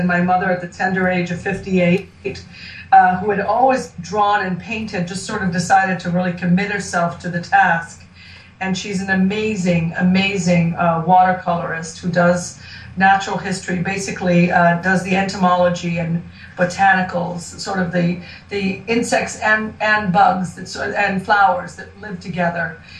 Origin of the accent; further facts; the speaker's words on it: Rome, Lazio, Italy; English is a second language; now in United States; Well, let's see. I'm Italian. I'm the real thing. I was born and raised in Rome. I went to an American high school, so I learned English in high school.